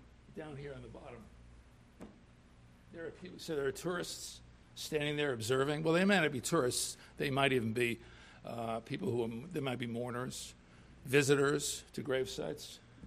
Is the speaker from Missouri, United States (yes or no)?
no; New York, United States; I'm from New York, and on Long Island, there are a whole series of enormous cemeteries